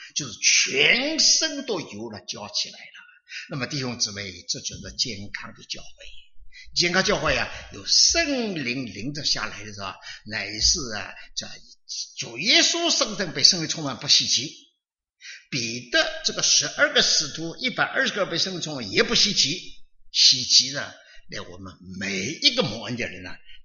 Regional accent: China; now in United States; 我是江浙人呢、啊。我说我们江浙人呢、啊

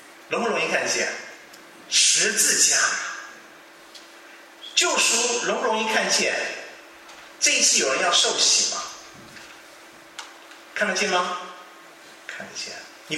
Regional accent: China; 我们中国人举手是这样

